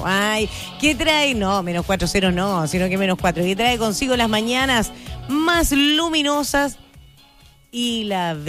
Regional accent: Chile; Somos nosotros los chilenos donde se realiza el cambio de hora.

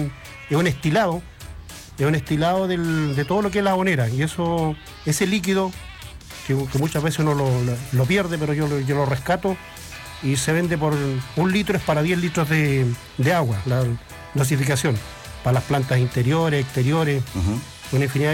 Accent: Cholchol, Araucanía, Chile; soy de Santa Carolina, de la comuna de Cholchol, colindante con Galvarino.

